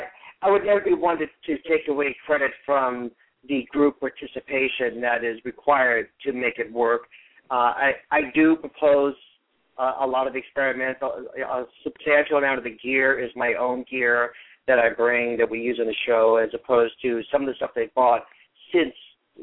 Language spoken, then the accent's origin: English; New Orleans, Louisiana, United States; moved away as an adult; now in Hollywood, United States; And I moved to Hollywood from New Orleans, and once I got to Hollywood, I would go back to visit my parents, and it was on a return visit to New Orleans